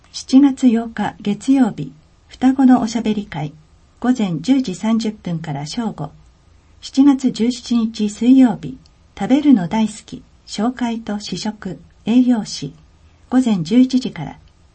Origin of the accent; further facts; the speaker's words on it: New Zealand; Japanese is a second language; 今回は、私の出身国、ニュージーランドを紹介します。